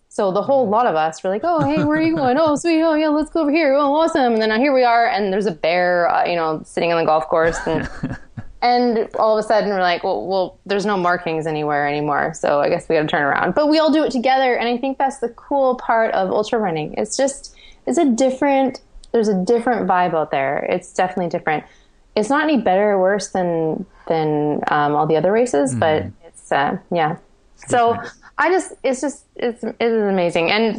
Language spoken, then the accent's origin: English; Canada; So I say miles, even though I'm Canadian, because it sounds not as crazy as kilometers.